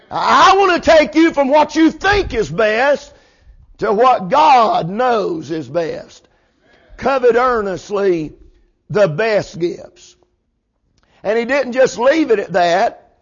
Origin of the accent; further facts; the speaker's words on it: United States; born there; You know, I was born in America and it was just natural for me to speak English. I mean, it was just natural. Mom and Daddy spoke English. Everybody around me spoke English.